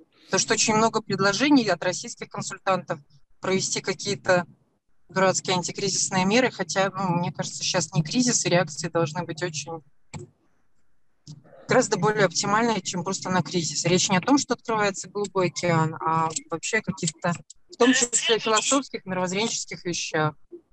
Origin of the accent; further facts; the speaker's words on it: Minsk, Belarus; Я из Минска, из Беларуси.